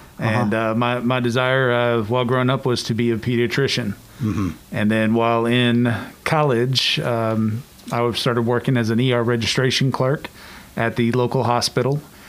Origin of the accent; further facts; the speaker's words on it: Missouri, United States; Originally, I'm from Missouri, a small town there. Grew up in a population of about 1,200.